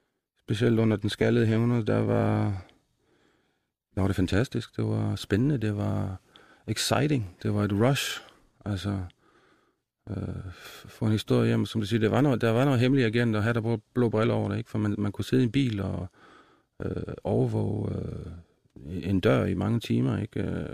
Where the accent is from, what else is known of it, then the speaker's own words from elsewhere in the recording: Jutland, Denmark; accent: Jutlandic; Jeg var en stout jyde, der forretningsmand, der var på rejse. Jeg taler jysk nu